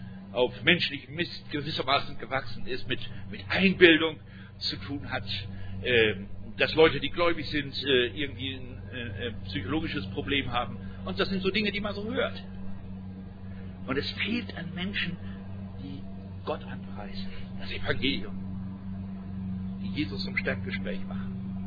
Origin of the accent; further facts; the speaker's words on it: Dortmund, North Rhine-Westphalia, Germany; Und er hat in meiner Heimatstadt in Dortmund